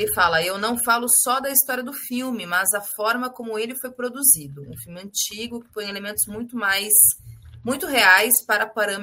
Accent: São Paulo, Brazil; eu sou do interior de São Paulo

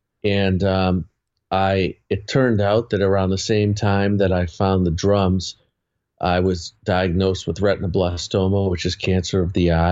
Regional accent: Boston, Massachusetts, United States; I'm from Boston.

